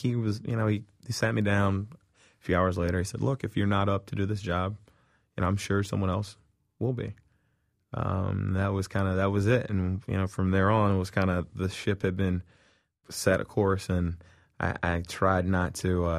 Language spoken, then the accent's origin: English; Charlotte, North Carolina, United States; I grew up in Charlotte, North Carolina.